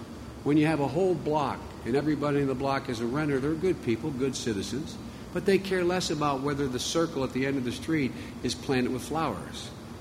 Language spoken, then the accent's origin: English; Scranton, Pennsylvania, United States; also born or lived in Claymont, Delaware; I come from Scranton, Pennsylvania, Claymont, Delaware.